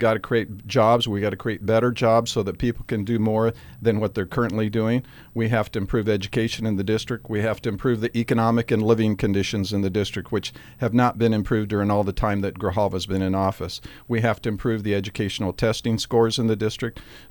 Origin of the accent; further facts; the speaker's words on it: Arizona, United States; also born or lived in Nogales, Arizona; Well, I was born in Nogales, Arizona. I grew up on the Indian reservations. My family on both my mother and father's side is from Mexico.